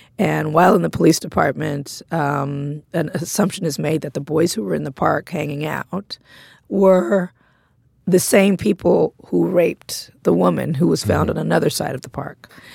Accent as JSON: {"language": "English", "town": "Compton", "region": "California", "country": "United States"}